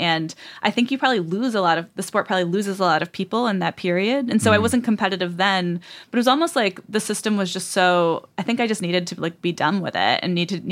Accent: Rhode Island, United States; In Southern Rhode Island, which is the backwater that I'm portraying it as, at least where I'm from.

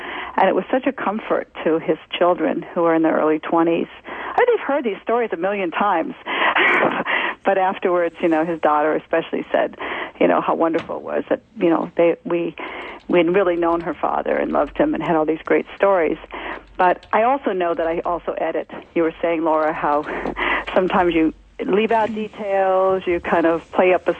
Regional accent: Los Angeles, California, United States; I grew up in Los Angeles in the 1960s in the suburbs.

